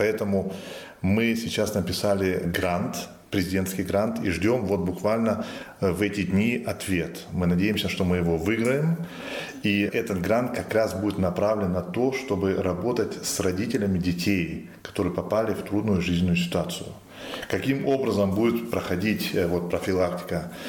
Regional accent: Germany; никак я немец

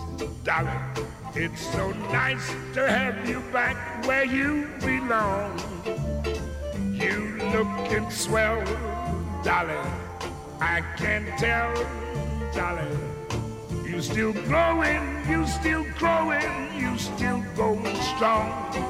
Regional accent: Russia; Я говорю, я вот из России.

